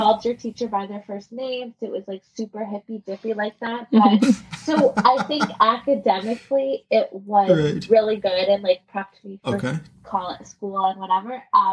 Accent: Toronto, Ontario, Canada; Yeah, so I grew up here in Toronto.

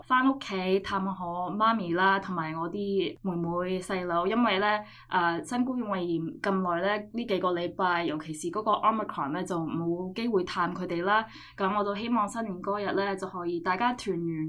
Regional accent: Oakland, California, United States; also born or lived in Berkeley; 我係喺呢度长大嘅，我喺 Berkeley 出世，跟住呢就喺 Oakland 长大嘅，所以基本上呢都係喺湾区呢度长大同埋读书嘅。

